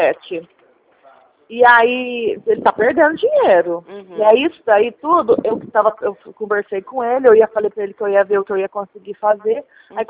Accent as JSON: {"language": "Portuguese", "town": "Ribeirão Preto", "region": "São Paulo", "country": "Brazil", "said": "Eu sou daqui de Ribeirão."}